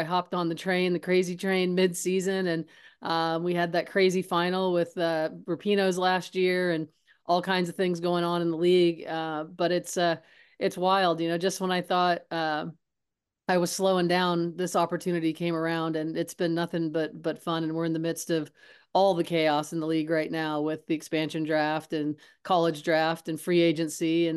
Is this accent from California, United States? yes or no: yes; California, United States; It was in San Diego. I'm from Southern California.